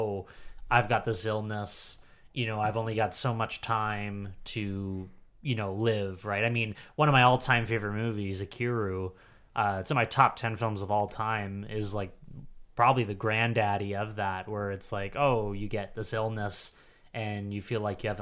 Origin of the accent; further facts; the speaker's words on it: the Maritimes, Canada; and I'm from the Maritimes, so obviously for me it's like, oh, ha ha.